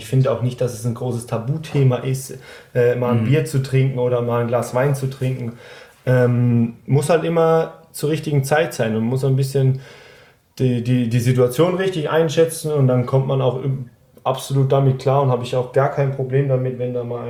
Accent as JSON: {"language": "German", "region": "Baden-Württemberg", "country": "Germany"}